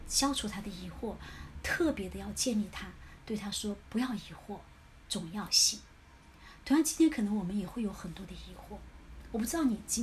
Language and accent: Chinese; China; 特别是我们中国人的这个农历新年是最快乐